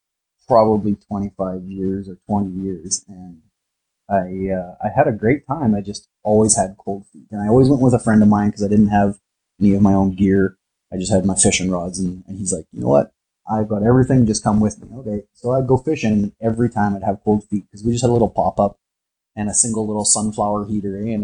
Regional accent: Winnipeg, Manitoba, Canada; I grew up in Winnipeg and like I've been here my whole life.

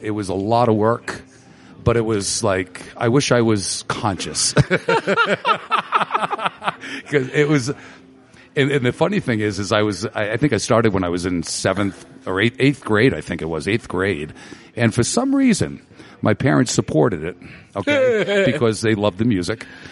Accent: Rhode Island, United States; Because we are from Rhode Island.

